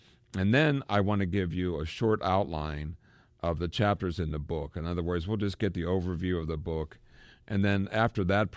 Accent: Pennsylvania, United States; And the reason why that's important to me is I'm also from Pennsylvania.

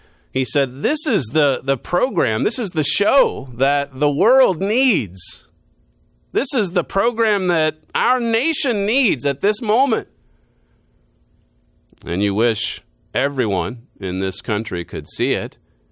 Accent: Canada; now in United States; I'm a Canadian living in the USA.

